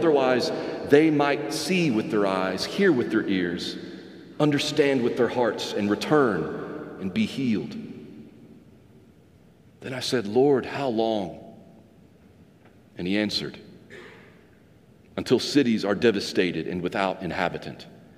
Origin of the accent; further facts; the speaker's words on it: Arkansas, United States; I grew up in Northeast Arkansas. And growing up in Arkansas, my family always loved to celebrate family birthdays.